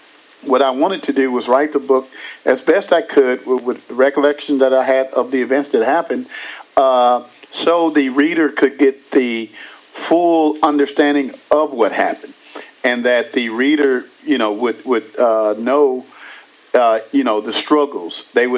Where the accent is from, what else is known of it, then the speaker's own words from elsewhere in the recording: Houston, Texas, United States; Okay, well, I originally, you know, I'm from Houston, Texas